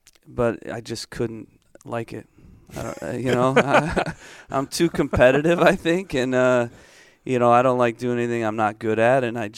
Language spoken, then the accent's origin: English; Michigan, United States; being a Midwest guy, growing up in Michigan, going to Indiana, you know, that was the club that I liked